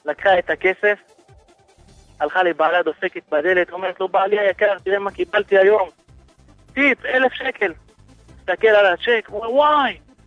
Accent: Or Yehuda, Central District, Israel; now in Bnei Brak, Israel; אני במקום אור יהודה.

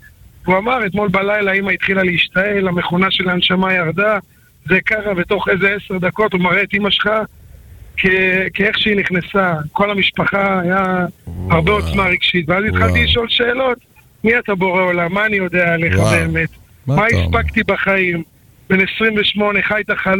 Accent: Holon, Tel Aviv District, Israel; now in Ramat Gan, Israel; לא, אני גדלתי בחולון, אבל עברנו לרמת גן לפני עשור וקצת

